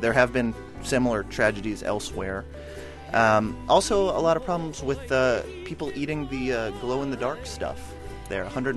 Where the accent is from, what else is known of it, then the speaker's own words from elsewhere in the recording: Charleston, West Virginia, United States; Although, my most popular from the Charleston Daily Mail, my hometown paper, the headline reads, "Drinking tiki torch fluid is not advised."